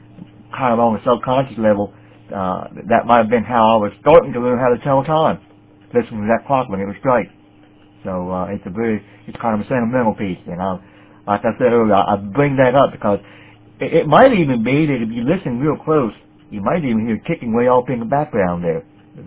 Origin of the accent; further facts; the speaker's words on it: Easton, Maryland, United States; born there; I was born in 1953, and I was born in Easton, Maryland, if you're going to be technical about it, because that's where the hospital was, and is. I live in Denton, Maryland.